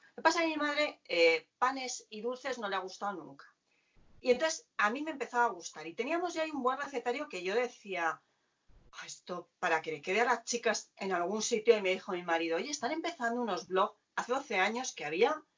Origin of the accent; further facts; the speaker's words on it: Cuenca, Castilla-La Mancha, Spain; Yo soy de Cuenca y es la receta estrella, un morteruelo conquense.